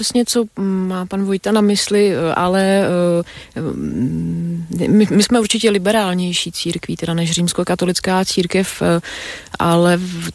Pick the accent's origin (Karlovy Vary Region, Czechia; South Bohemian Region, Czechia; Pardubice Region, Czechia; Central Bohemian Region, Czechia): Central Bohemian Region, Czechia; Nymburk; Honza je můj spolužák, který se přestěhoval do mého rodného města Nymburka